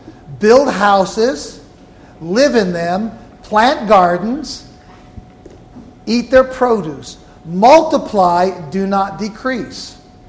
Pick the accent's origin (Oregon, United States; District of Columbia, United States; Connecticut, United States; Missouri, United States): Missouri, United States; St. Louis; And in my hometown, St. Louis, there's a place called The Hill.